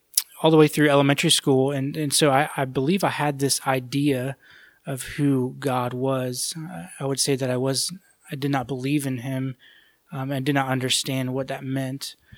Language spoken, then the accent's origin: English; Florida, United States; Yeah, I lived about 30 to 40 minutes from Disney and Universal Studios.